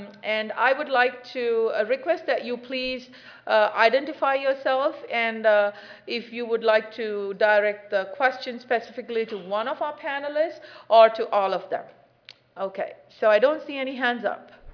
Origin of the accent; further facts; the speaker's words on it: India; I'm originally from India